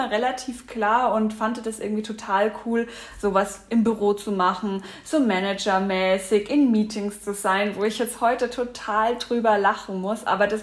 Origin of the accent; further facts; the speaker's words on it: Bavaria, Germany; Also ich komme aus der Gegend von Würzburg, das ist so circa 2,5 Stunden von München entfernt